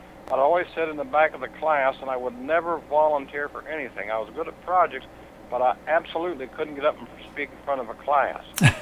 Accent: Saginaw, Michigan, United States; born there; I was born in Saginaw, Michigan, but my father was in the service, and I was raised with my grandparents on my dad's side.

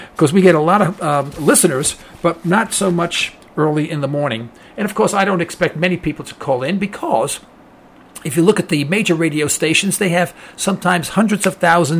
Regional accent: New York City, New York, United States; Hey, listen, I come from East Harlem back in the old days, Now, our place was really nice. I live right on First Avenue, really swell

